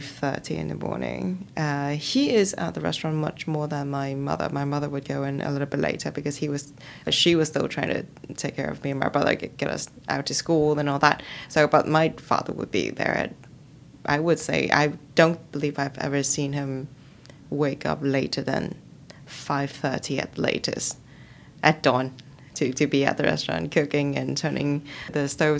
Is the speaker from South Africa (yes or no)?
no; Naha, Okinawa, Japan; In Naha, Okinawa, Japan.